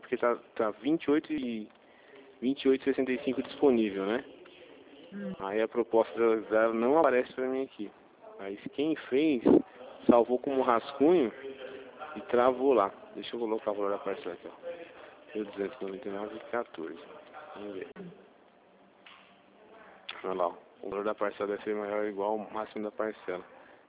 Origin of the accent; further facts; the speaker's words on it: Hortolândia, São Paulo, Brazil; Eu sou aqui pertinho de você, eu sou aqui de Hortolândia.